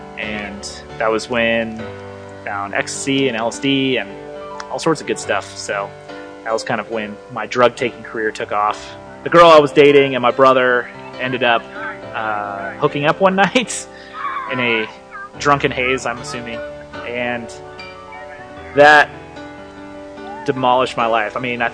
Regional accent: California, United States; I grew up in Southern California, middle child of three.

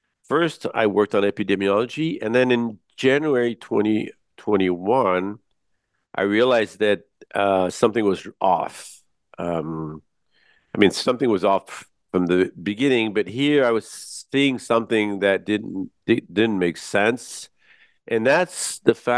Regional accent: United States; born there; I'm a Franco-American. I was born in the U.S. and that's why my accent is sort of decent for a Frenchman.

